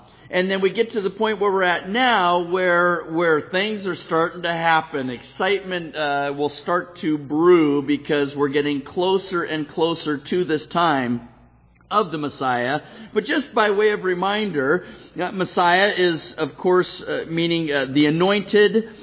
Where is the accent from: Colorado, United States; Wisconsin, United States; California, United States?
California, United States; because we grew up in the Bay Area